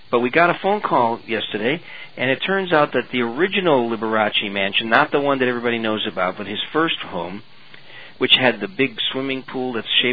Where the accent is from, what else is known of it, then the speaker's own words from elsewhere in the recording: Chicago, Illinois, United States; I grew up in Chicago, but I have a whole side of the family lives in Detroit.